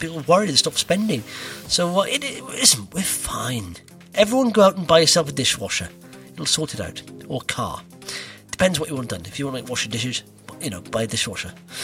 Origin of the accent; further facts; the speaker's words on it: Wales, United Kingdom; I'm from Wales